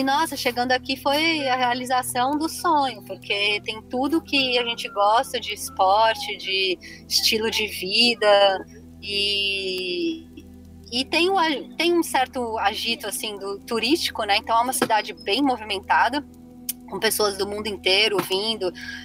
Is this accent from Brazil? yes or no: yes; São Paulo, Brazil; moved away as an adult; eu sou paulista, né, da capital, e aí com 22 anos eu saí de São Paulo